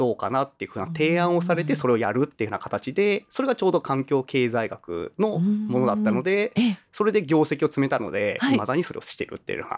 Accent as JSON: {"language": "Japanese", "town": "Tomioka", "region": "Gunma", "country": "Japan", "tie": "born or raised there", "moved": "as an adult", "lives_now": "Tokyo, Japan", "said": "私群馬県の富岡市出身です。小学校、中学校、高校までは富岡市内でずっと過ごしてました。"}